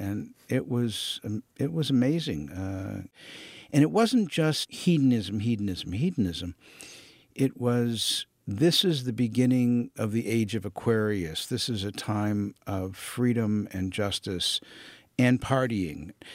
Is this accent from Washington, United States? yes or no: no; Detroit, Michigan, United States; Well, I was from Detroit, Michigan, which I think explains that I hadn't seen very much of the coasts.